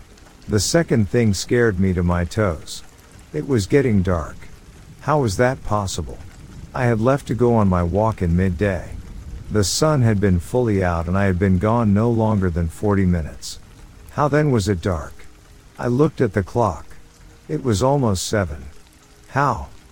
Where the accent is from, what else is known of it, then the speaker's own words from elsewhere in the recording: Munster, Ireland; now in United States; I'm originally from Ireland. I moved to the States roughly 20 years ago. This story takes place in County Clare, Ireland, when I was about 15 years old. One afternoon, I was walking through the woods near my home.